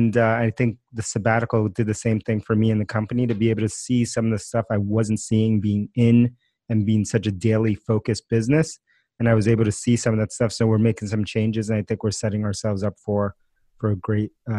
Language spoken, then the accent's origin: English; Forest Hills, New York, United States; I grew up in Queens, New York, and in the town right next